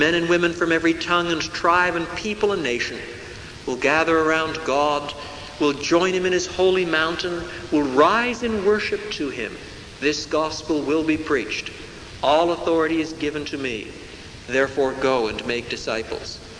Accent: Quebec, Canada; I'm a Canadian. I was reared in French Canada. in those rather discouraging days in the 40s and 50s

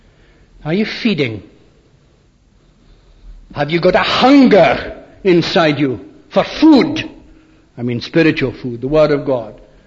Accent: Scotland, United Kingdom; I was brought up on the Murray Coast, as you know, amongst the fisher people.

